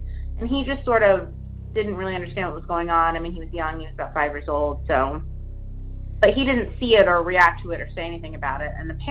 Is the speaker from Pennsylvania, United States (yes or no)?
yes; Philadelphia, Pennsylvania, United States; now in Brooklyn, United States; When I was growing up in the suburbs of Philadelphia, I was babysitting.